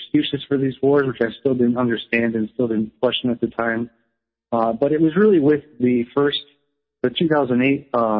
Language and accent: English; St. Paul, Minnesota, United States; also born or lived in Iowa; Well, I was born in Minnesota, in St. Paul, Minnesota, at St. Joseph's Hospital. Lived in Minnesota for most of my life and also in Iowa for most of my life.